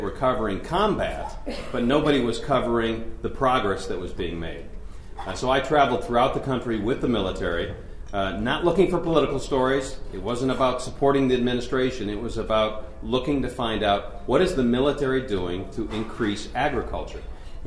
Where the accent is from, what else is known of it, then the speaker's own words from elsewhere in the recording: Wisconsin, United States; moved away as an adult; now in Washington, United States; I was born and raised in Wisconsin, and after 9/11, thank you, all six of us. But I came out here after 9/11. I came out to Washington, D.C.